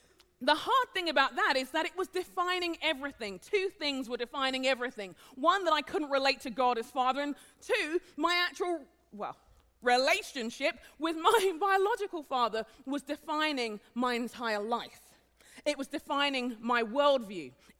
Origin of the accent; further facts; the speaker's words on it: London, United Kingdom; now in Minneapolis, United States; I'm not from around here. I live in Minneapolis. I am not from Minneapolis either. I grew up in London, in England, and my heritage is Nigerian, so I am both.